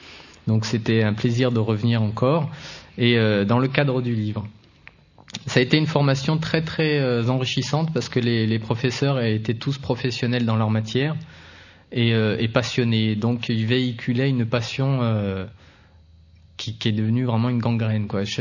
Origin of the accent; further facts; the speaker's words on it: Saint-Jean-Bonnefonds, Auvergne-Rhône-Alpes, France; also born or lived in Saint-Étienne; mes parents vivent toujours à Saint-Jean-Bonnefonds et j'ai grandi à Saint-Étienne de l'âge de 0 jusqu'à 6 ans, à Saint-Étienne, dans la ville, près du cours Fauriel. Mais à partir de 6 ans, à la naissance de mon frère, on est deux enfants dans la famille, on a déménagé à Saint-Jean-Bonnefonds.